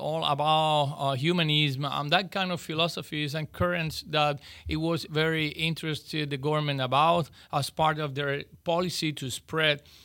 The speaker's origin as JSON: {"language": "English", "country": "Cuba", "tie": "born or raised there", "said": "So that was my case in my hometown, that I had the chance to go out as a member of my church, my local church, and also a member of the Western Cuban Baptist Convention"}